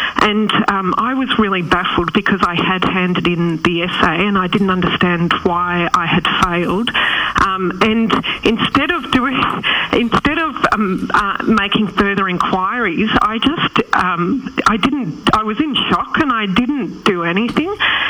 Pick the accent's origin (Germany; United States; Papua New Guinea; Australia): Australia; Melbourne, Victoria; I'm originally from Melbourne. I actually did my law degree at a few universities around the country though, but I did work as a lawyer at Victoria Legal Aid